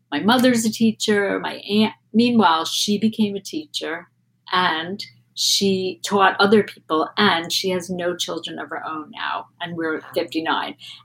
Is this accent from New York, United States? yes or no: yes; New York, United States; New York, because I grew up on Long Island.